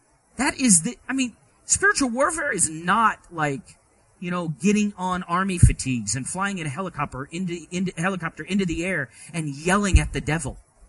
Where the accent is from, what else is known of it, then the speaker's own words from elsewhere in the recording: Scotland, United Kingdom; I just know that I'm Scottish